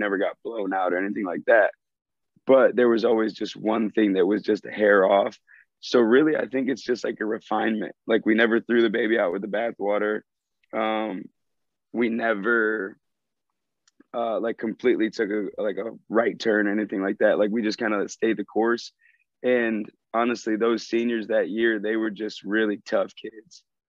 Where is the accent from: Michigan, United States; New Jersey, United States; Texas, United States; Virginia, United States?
Michigan, United States; But I'm from Michigan. I grew up like an hour and 15 minutes from Detroit.